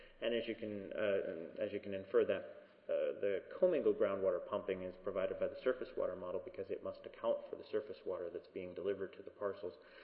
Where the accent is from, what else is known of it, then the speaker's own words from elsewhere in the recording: Fort Morgan, Colorado, United States; I'm from Fort Morgan, Colorado.